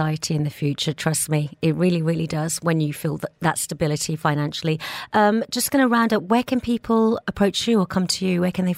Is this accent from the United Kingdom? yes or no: yes; England, United Kingdom; growing up in England